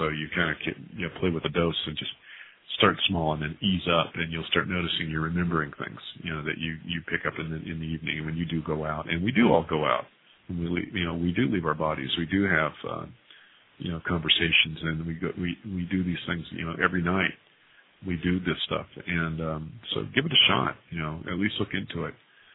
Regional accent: Scotland, United Kingdom; Hey, you know, I'm Scottish.

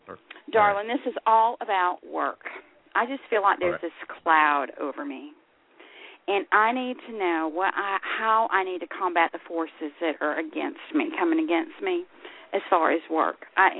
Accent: Georgia, United States; Hi, this would be a Southeast Georgian girl

